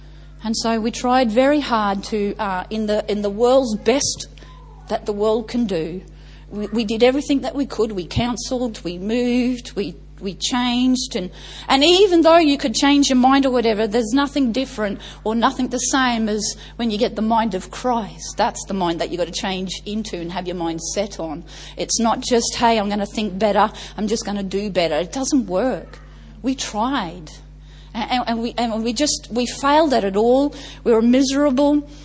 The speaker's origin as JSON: {"language": "English", "country": "Australia", "said": "and I was ostracized because I'm Australian, they're New Zealand, they didn't want me in their family."}